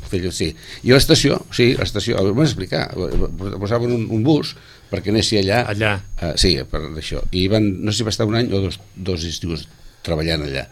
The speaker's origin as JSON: {"language": "Catalan", "town": "Sitges", "region": "Catalonia", "country": "Spain", "tie": "born there", "said": "jo vaig néixer a Terramar i jo el terreno aquell el conec molt."}